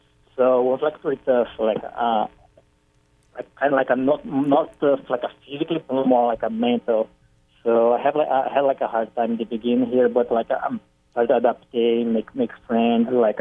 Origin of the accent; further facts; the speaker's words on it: Brazil; English is a second language; moved away; when I got in here in 2012. I think I didn't speak any English. And, like, the culture in here was pretty, like, a really different to Brazil.